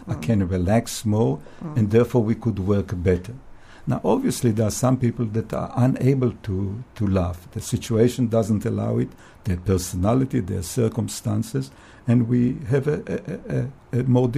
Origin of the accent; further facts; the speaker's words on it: Israel; English is a second language; Growing up in Israel, for example, I like most Israelis, I served in the army in Israel.